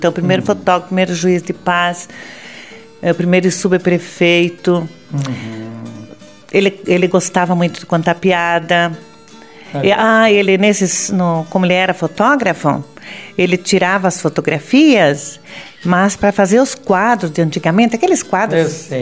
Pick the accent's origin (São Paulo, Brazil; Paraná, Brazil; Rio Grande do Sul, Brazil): Paraná, Brazil; Salgado Filho; born there; Eu nasci aqui em Salgado Filho, em 1955, portanto, 69 anos